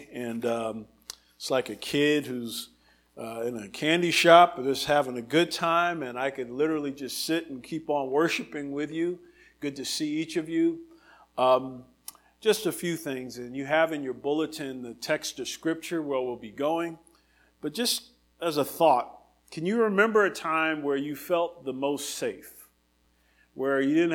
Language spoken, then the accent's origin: English; New Jersey, United States; I talk a lot about growing up in New Jersey. Jersey, as we say. I'm a Jersey boy. I grew up close to the shore.